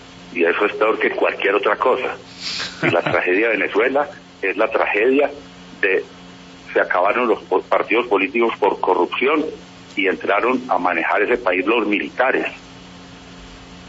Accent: Colombia; yo no estoy allá como colombiano, sino como ciudadano del mundo

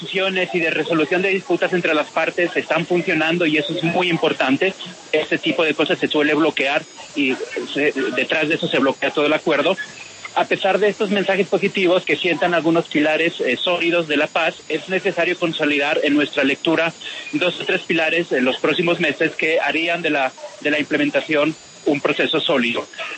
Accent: Barcelona, Catalonia, Spain; also born or lived in Madrid; now in Colombia; Yo nací en Madrid, crecí en Barcelona y llevo 15 años aquí en Colombia.

